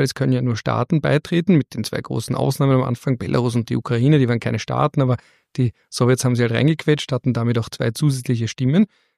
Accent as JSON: {"language": "German", "country": "Austria", "said": "nach 1945 waren wir vielleicht nicht mehr so ganz Deutsche, aber so richtig als Österreicher, so wie heute, die sich dadurch definieren, dass sie eben nicht Deutsche sind"}